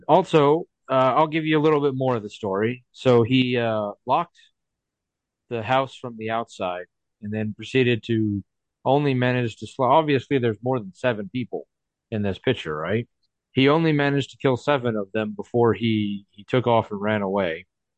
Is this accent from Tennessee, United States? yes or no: yes; Memphis, Tennessee, United States; now in Atlanta, United States; I growing up in Memphis, I heard about it, and then I moved to Atlanta and I heard about it.